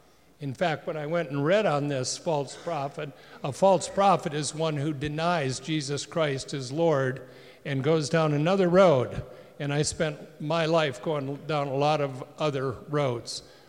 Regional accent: Minnesota, United States; also born or lived in Lansing, Michigan; in Sherburn, Minnesota, population 1,333. And so I was brought up in the agricultural area of southern Minnesota.

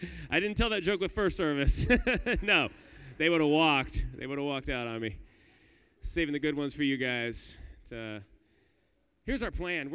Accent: Kansas, United States; Well, it's good to be here in Missouri. I'm from Kansas.

